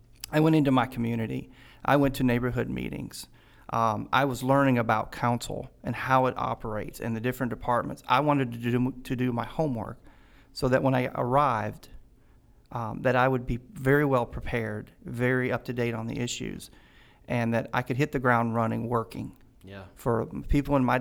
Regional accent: Michigan, United States; Growing up in Michigan, I will say, in my first early years, single mom, food stamps, whole nine yards

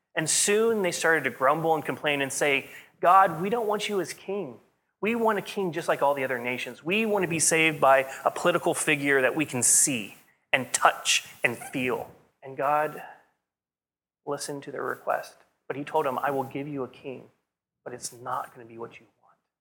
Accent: United States; I mean, I grew up in America.

